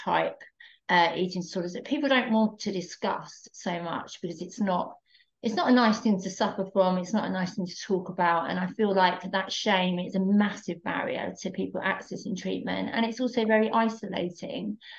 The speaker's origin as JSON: {"language": "English", "region": "London", "country": "United Kingdom", "said": "I am a qualified therapist. I'm from London in the UK."}